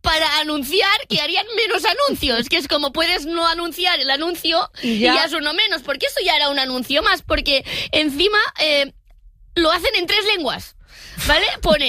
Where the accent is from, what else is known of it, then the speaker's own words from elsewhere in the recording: Vigo, Galicia, Spain; En Vigo soy recordada por esto.